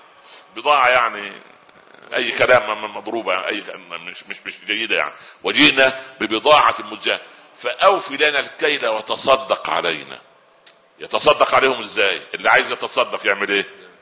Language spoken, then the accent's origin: Arabic; Egypt; حتى عندنا في مصر يقول لك ده رجل طيب